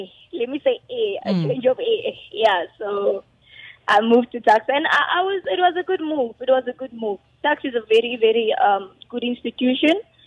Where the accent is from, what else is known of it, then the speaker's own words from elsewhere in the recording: Cape Town, Western Cape, South Africa; So I'm from Cape Town originally. Mm-hmm. That's home for me.